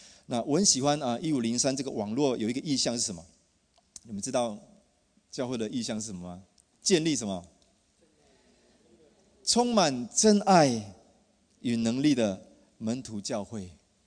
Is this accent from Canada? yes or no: no; Taiwan; 我跟雪慧，我们从台湾来，那雪慧从小是在印尼长大的华人。那我们本来只是想要路过雪梨哈，第一次来雪梨，来东岸